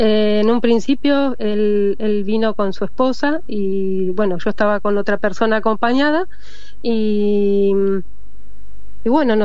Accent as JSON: {"language": "Spanish", "country": "Argentina", "said": "Sentí que soy argentina, amo mi país."}